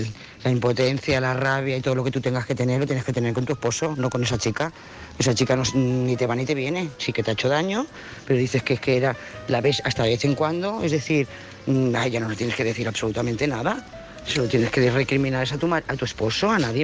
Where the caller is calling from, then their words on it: Lloret de Mar, Catalonia, Spain; de Lloret de Mar.